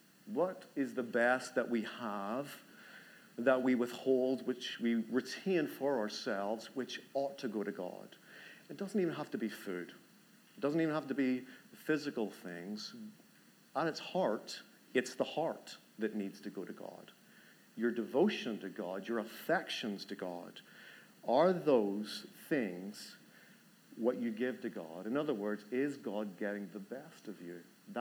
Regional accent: Ireland; growing up in Ireland

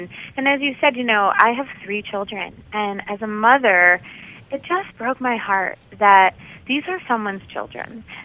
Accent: Illinois, United States; And, you know, I'm from Illinois. I live outside of Chicago. You know, we're the land of Abraham Lincoln.

